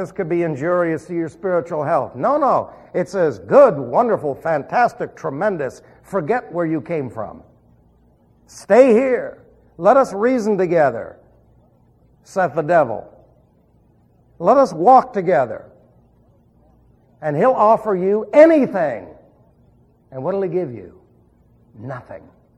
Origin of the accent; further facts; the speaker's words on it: New York City, New York, United States; I was raised in New York City, so what did I know?